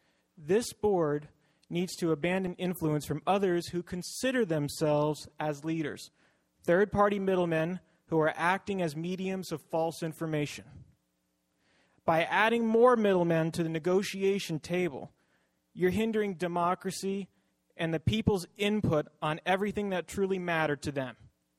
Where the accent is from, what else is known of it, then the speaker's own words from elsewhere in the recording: Los Osos, California, United States; I'm from Los Osos.